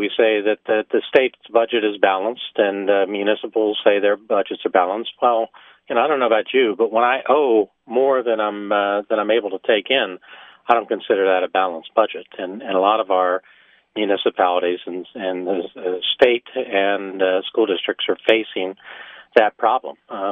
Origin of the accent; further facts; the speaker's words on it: Northville, Michigan, United States; I'm in my hometown in Northville this morning